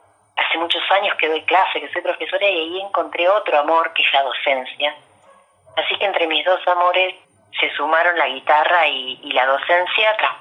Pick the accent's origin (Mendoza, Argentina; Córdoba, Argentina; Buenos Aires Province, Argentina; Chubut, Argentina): Buenos Aires Province, Argentina; Mercedes; Tenía 12 años y fui a un taller de guitarra en mi ciudad natal, la ciudad de Mercedes, provincia de Buenos Aires